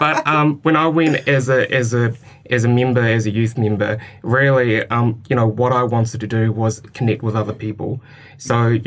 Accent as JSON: {"language": "English", "town": "Lower Hutt", "region": "Wellington", "country": "New Zealand", "moved": "yes", "lives_now": "Christchurch, New Zealand", "said": "So when I moved down from Lower Hutt, so that's where I'm from Lower Hutt to Christchurch"}